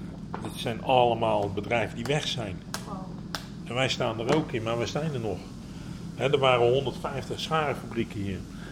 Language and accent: Dutch; Netherlands